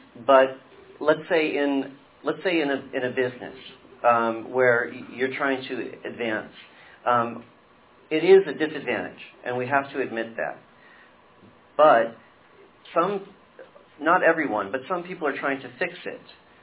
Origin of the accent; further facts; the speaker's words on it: United States; But I am an American, so you probably expect that.